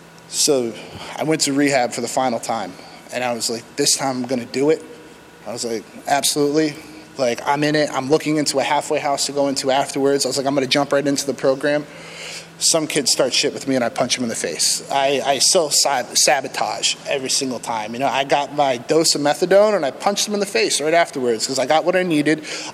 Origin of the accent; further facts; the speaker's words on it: Massachusetts, United States; And I think I neglect to mention that I'm actually from Massachusetts.